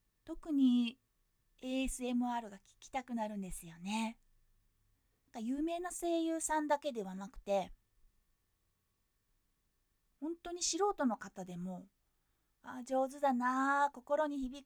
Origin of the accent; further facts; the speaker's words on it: Kyushu, Japan; 出身地は九州です。